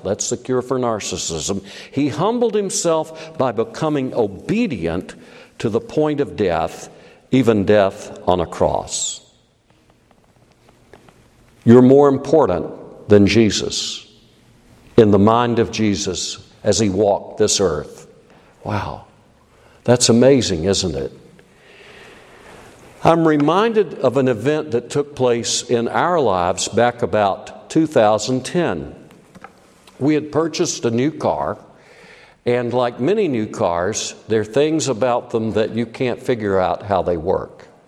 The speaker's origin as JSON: {"language": "English", "region": "South Carolina", "country": "United States", "tie": "born or raised there", "said": "I'm a white boy, born and raised in South Carolina, okay, and I'm driving a Honda."}